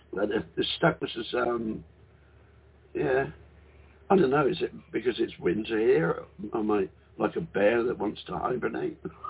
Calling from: Queensland, Australia; G'day, ladies. It's … from the Whitsunday Islands, and it's 3 a.m. in the morning.

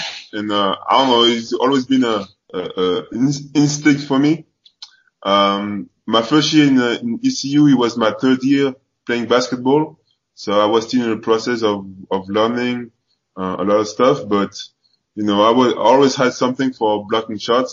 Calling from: France; English is a second language; Like you said, I'm live from France, but I'm always been close to you, to the Pirates, and I'm really happy to share this moment with you.

